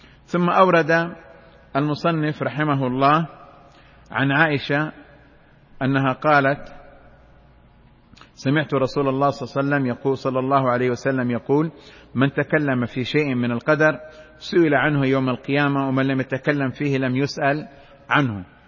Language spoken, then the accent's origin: Arabic; Mecca, Makkah Province, Saudi Arabia; مثل ما يقولوا عندنا في مكة